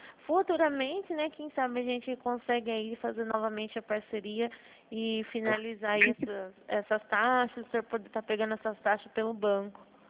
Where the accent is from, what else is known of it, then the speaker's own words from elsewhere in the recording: Bauru, São Paulo, Brazil; eu sou daqui da região de Bauru, né?